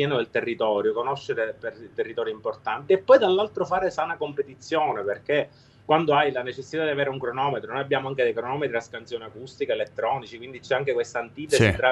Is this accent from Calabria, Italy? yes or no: no; Sicily, Italy; io non sono originario di Palermo, sono originario Provincia di Trapani.